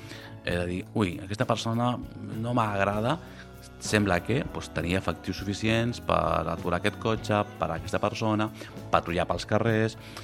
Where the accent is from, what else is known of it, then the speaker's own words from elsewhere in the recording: Sant Antoni, Balearic Islands, Spain; mai he notat que Sant Antoni sigui un poble insegur, potser perquè m'he criat aquí i com m'he criat al West End